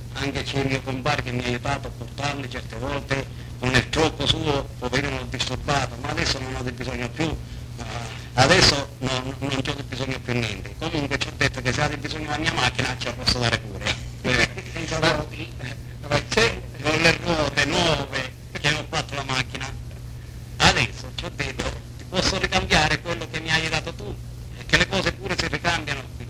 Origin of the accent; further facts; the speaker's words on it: Sicily, Italy; Con i templi d'Agrigento è sicuro che mi dicono che sono siciliano, senza dubbio.